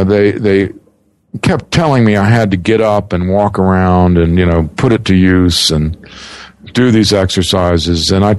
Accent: Greenbelt, Maryland, United States; And I actually did grow up in a town called Greenbelt.

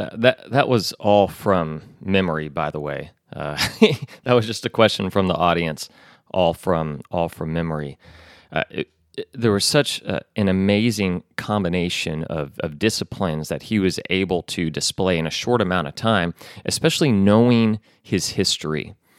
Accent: Texas, United States; This is from The Texan that I'm reporting from. Every once in a while, I got to give a shout out to my home state.

